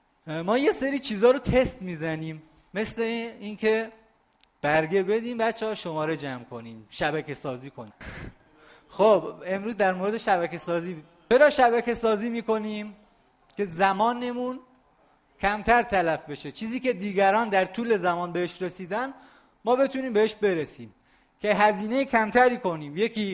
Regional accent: Sanandaj, Kurdistan, Iran; خب من سنندجی هم، درسته؟

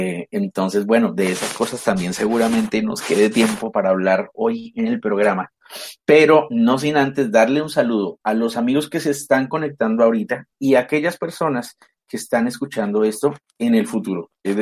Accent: Bogotá, Colombia; y eso que yo siendo Rolo.

